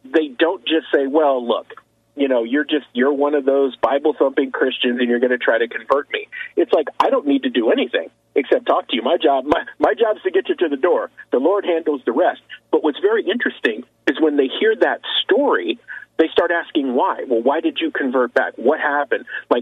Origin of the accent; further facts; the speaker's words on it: San Francisco, California, United States; moved away; I grew up in San Francisco, okay, before I moved to Central Florida and everything, and I've lived all over the country.